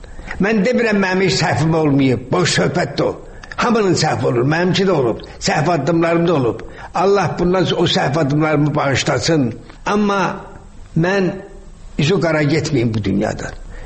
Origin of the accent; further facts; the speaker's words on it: Shaki, Azerbaijan; Mən uşaqlıqda böyük həyətimiz vardı Şəkidə.